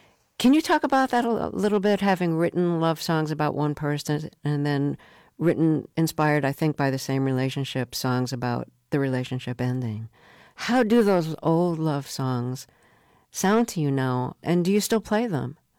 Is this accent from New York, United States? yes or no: yes; Brooklyn, New York, United States; And I'll say, I'm from Brooklyn, and I had to look up what a gravel weed was.